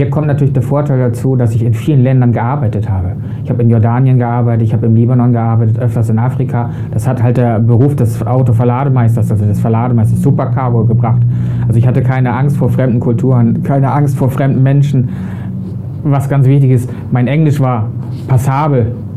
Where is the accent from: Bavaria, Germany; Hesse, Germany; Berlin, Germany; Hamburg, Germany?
Hamburg, Germany; Ich bin ein Hamburger Jung, ich mag das Wasser. Ich habe die letzten Jahre immer am Hafen gearbeitet.